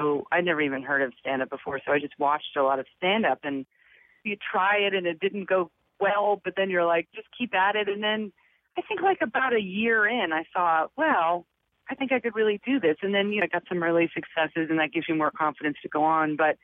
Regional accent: New York, United States; also born or lived in Rhode Island; now in Los Angeles, United States; I was raised in New York. Yeah, I'm a New Yorker. I spent my time from New York. And then as a family, we moved to Rhode Island. So New York and Rhode Island are home.

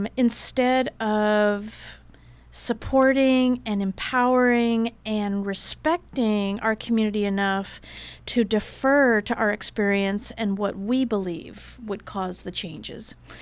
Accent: San Francisco, California, United States; I'm originally from San Francisco, grew up there, was very fortunate in that I was always surrounded by people of color, communities of color

